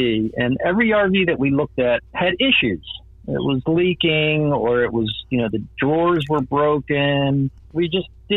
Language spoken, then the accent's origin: English; Frederick, Maryland, United States; We're from Frederick, Maryland. Mm-hmm. Is our home. It was our home.